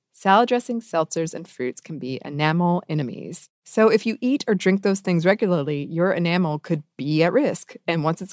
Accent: Ohio, United States; Growing up in Ohio, we actually had a lot that grew in the creek behind us.

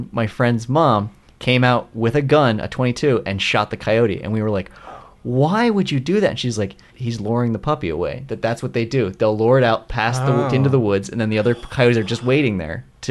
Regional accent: Colorado, United States; when I was a child, I grew up in Colorado, in sort of the woods of Colorado, and our neighbors at one point had puppies

